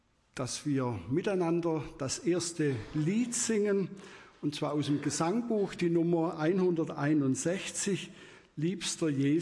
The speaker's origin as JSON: {"language": "German", "town": "Pfalzgrafenweiler", "region": "Baden-Württemberg", "country": "Germany", "said": "Ich komme aus Pfalzgrafenweiler. Bildlich gesprochen liegt Ihnen das ja geografisch zu Füßen und wir schauen jeden Tag hinauf nach Schopfloch."}